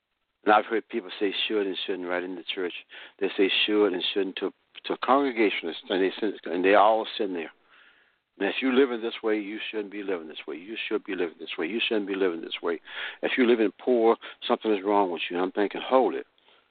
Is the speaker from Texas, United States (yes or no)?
yes; Texas, United States; I'm going to tell you because I grew up down in East Texas, and I know in the farmland of East Texas down there